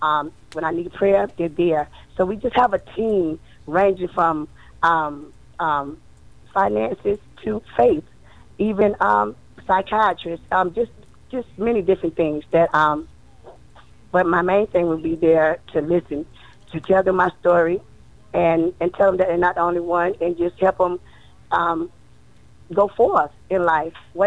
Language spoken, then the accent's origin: English; West Palm Beach, Florida, United States; born there; I was born in West Palm Beach, Florida.